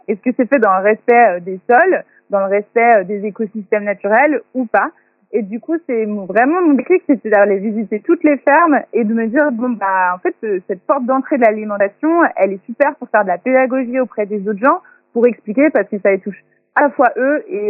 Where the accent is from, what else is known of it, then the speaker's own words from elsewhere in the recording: Segré, Pays de la Loire, France; Alors moi, je suis originaire de Segré et j'ai très vite été engagée de manière citoyenne pour ma petite ville